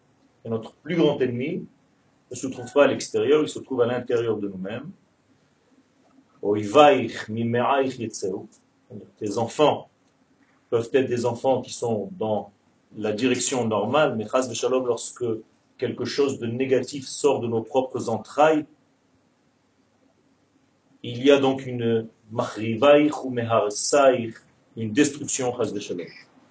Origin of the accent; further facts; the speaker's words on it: Ashdod, Southern District, Israel; parce que je suis né en Israël, j'ai vécu la majorité de ma vie à Ashdod.